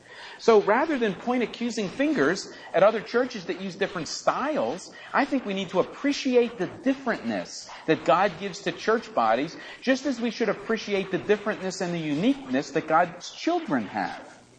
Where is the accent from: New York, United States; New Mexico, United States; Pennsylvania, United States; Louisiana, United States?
Pennsylvania, United States; Philadelphia; There are a lot of ways to get from here to Philadelphia. I mean, I grew up in Center City.